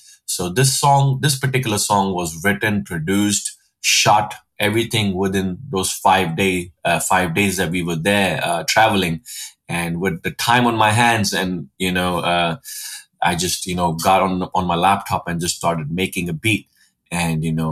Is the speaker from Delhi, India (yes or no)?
yes; New Delhi, Delhi, India; now in New York, United States; because I was growing up in New Delhi and then moving to New York. My music has had a very interesting inspiration from these two different cultures.